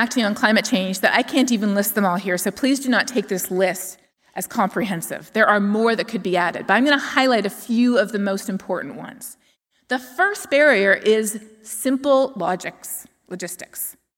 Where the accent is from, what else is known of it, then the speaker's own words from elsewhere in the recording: Toronto, Ontario, Canada; I grew up in Toronto, and I remember my family talking about Hurricane Hazel, even though it happened decades before I was born.